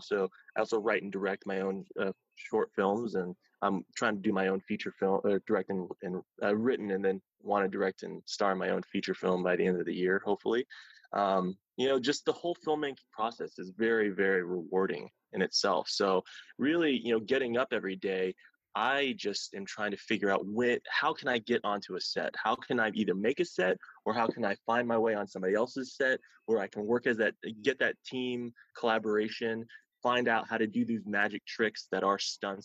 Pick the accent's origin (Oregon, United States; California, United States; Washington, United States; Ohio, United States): Ohio, United States; moved away as an adult; I'm originally from Ohio. I came to out here to go to college in San Diego